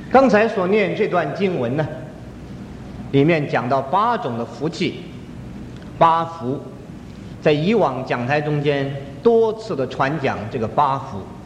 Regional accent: China; 就是可以用我们中国人常用的话，一无所知的人有福了

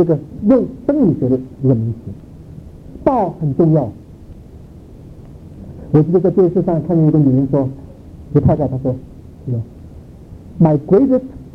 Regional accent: Chicago, Illinois, United States; 我是芝加哥来的

